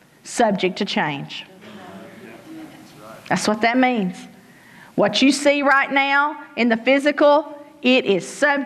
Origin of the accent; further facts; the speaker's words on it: England, Arkansas, United States; we grew up in England, Arkansas